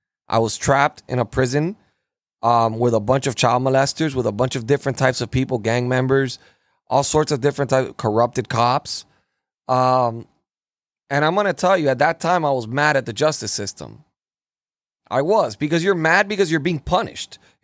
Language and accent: English; United States; born there; I look at myself like I'm privileged because I was born in this country and I'm an American.